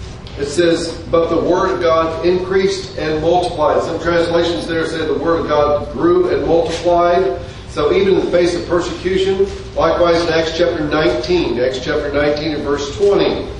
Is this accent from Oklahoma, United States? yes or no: yes; Oklahoma, United States; But parenthetically, I did spend most of my growing up in Oklahoma. So I speak the language